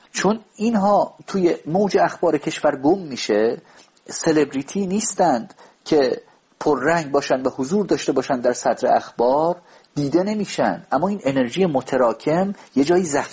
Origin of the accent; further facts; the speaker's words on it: Babol, Mazandaran, Iran; از شهر خودم که شهر بابل باشه، شهری که توش بزرگ شدم،